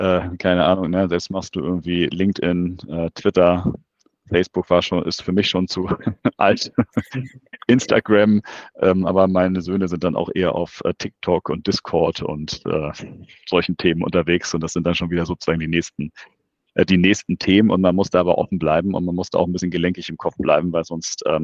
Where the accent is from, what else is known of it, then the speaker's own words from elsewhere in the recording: Hamburg, Germany; ich bin halt Hamburger im Sinne von, ich bin hier geboren und bewege mich natürlich mein Leben lang durch die Stadt.